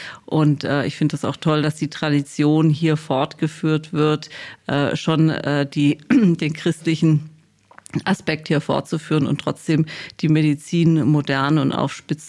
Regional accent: Reutlingen, Baden-Württemberg, Germany; born there; also born or lived in Heidelberg / Munich / Dresden; Tatsächlich bin ich ja in Reutlingen geboren. Deswegen bin ich Schwabe

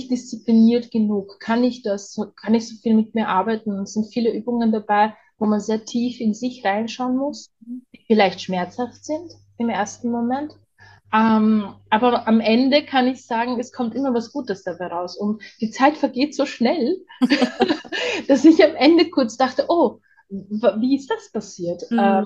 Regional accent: Vienna, Austria; Ich bin ja aus Wien und bei uns ist es das so

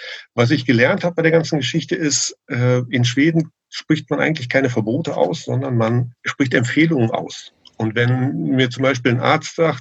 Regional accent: Germany; wo ich gedacht habe, Mensch, ich als Deutscher werde jetzt echt nervös.

